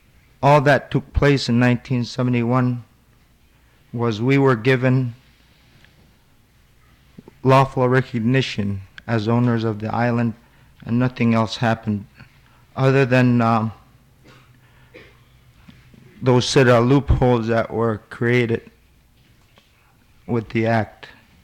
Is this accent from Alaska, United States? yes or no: yes; Gambell, Alaska, United States; I was born in Gamble and have lived my whole life since then here on the island.